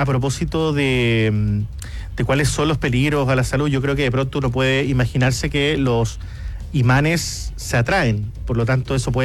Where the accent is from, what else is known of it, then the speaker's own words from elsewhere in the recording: Punta Arenas, Magallanes, Chile; Yo también soy de Punta Arenas.